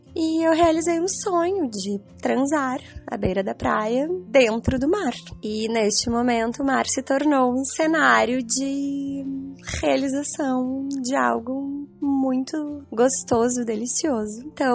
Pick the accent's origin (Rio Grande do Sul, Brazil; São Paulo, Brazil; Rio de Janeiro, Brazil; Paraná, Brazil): Rio Grande do Sul, Brazil; eu sou gaúcha, do Vale do Taquari.